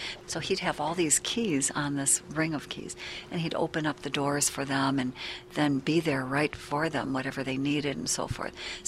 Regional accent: Des Plaines, Illinois, United States; I grew up in Des Plaines, Illinois.

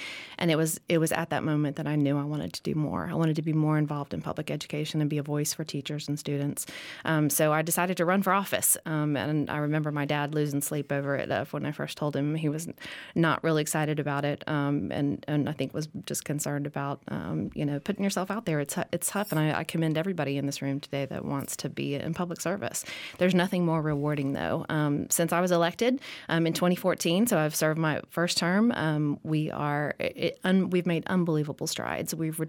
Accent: Tallahassee, Florida, United States; So born and raised in Tallahassee, product of the Leon County Public School System, go Trojans, Lincoln graduate.

